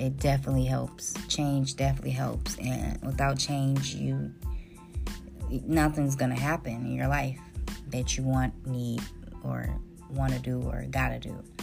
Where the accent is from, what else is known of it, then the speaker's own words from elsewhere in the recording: Detroit, Michigan, United States; I don't know where y'all from, but I am from Detroit, Michigan, and we are known for, on New Year's, people go outside and shoot their guns.